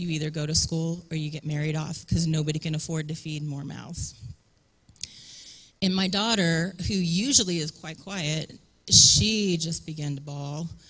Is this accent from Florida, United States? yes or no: no; Paducah, Kentucky, United States; We come from Paducah, Kentucky. Normally about an 8.5 hour drive, 8.5 hour drive.